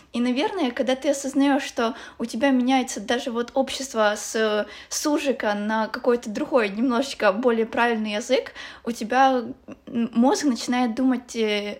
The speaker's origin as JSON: {"language": "Russian", "town": "Verkhnodniprovsk", "region": "Dnipropetrovsk Oblast", "country": "Ukraine", "said": "Я из Верхнеднепровска. Это совсем недалеко от Днепропетровска"}